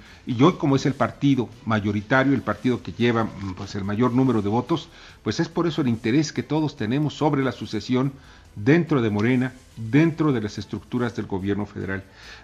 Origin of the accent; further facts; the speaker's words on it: Mexico; Somos mexicanos, pagamos impuestos y creo que la merecemos.